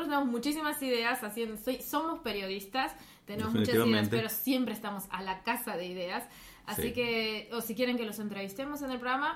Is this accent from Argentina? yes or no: yes; Argentina; soy periodista, soy argentina